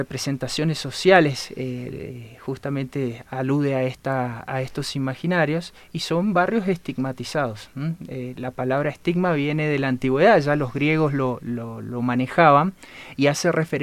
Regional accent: Argentina; la investigación fue desarrollada en una ciudad del norte de Argentina. Como verán, soy argentino.

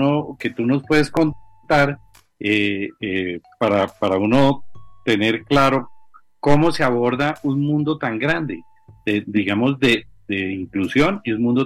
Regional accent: Colombia; Soy un colombiano común y corriente

